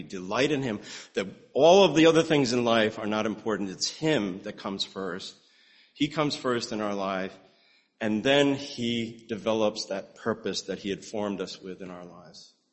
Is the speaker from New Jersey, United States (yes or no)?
yes; Glen Ridge, New Jersey, United States; I was this kid growing up in Glen Ridge.